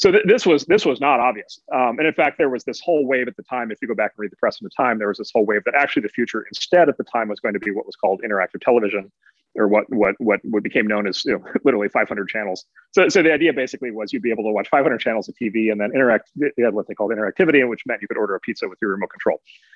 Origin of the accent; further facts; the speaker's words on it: Midwest, United States; Well, so first of all, I'm from the Midwest, and so even if I thought that, I could never admit that I thought that.